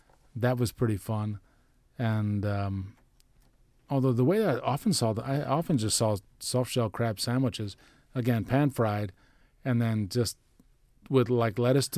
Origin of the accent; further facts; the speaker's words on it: Brooklyn, New York, United States; Growing up in Brooklyn, we had delicious pastries and breads every Sunday.